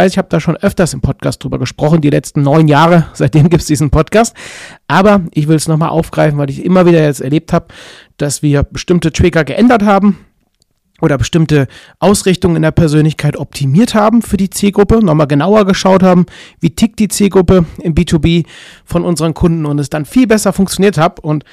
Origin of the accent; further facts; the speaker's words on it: North Rhine-Westphalia, Germany; Das sagt man bei uns in Köln und in Aachen im Rheinland immer.